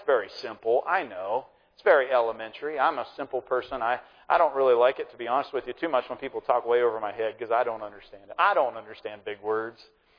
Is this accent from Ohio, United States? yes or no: yes; Coshocton, Ohio, United States; had left Coshocton, and I really, to be honest with you, it wasn't necessarily my desire to leave my hometown.